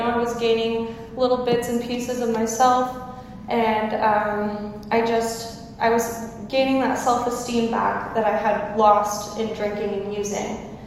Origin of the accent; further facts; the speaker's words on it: Los Osos, California, United States; I grew up in Los Osos, born and raised.